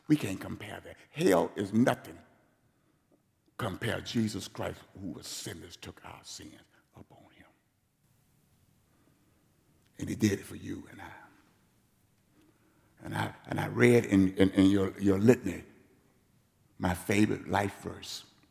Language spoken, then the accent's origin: English; Selma, Alabama, United States; Listen to me. I'm from Selma, Alabama.